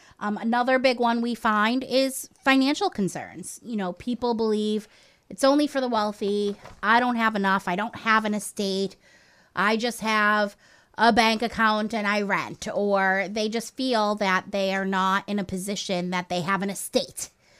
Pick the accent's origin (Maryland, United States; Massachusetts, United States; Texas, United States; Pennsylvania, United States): Massachusetts, United States; Abington; now in Carver, United States; So I was born and lived in Carver until I was 10, and then moved to Abington, and that's where I kind of consider them from in the sense of high school and whatnot. But now we have gone full circle, and I'm living back in Carver